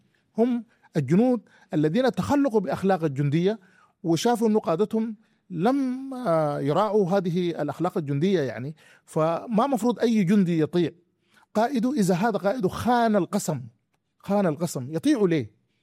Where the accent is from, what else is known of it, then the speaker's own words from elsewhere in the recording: Adila, East Darfur, Sudan; أنا من عديلة